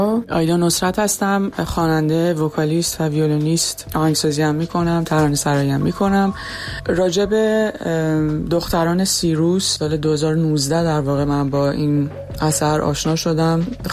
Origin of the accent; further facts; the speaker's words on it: Iran; now in France; 7 سال پیش از ایران مهاجرت کردم به فرانسه